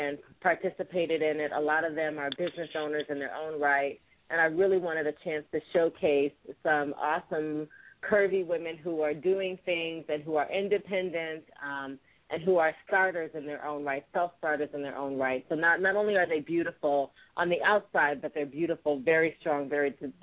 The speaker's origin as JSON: {"language": "English", "region": "Midwest", "country": "United States", "tie": "born or raised there", "said": "Well, I am still, even though I was raised in the Midwest, I am still very much an East Coast girl."}